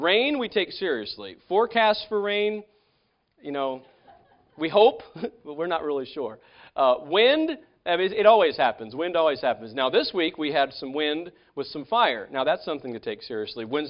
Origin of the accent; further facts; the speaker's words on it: Mangum, Oklahoma, United States; also born or lived in Illinois / Tulsa; shortly after I moved to Oklahoma as a boy, I moved here from Illinois and to the Tulsa area. And then when I was in junior high school, we moved to Mangum, the Mangum area.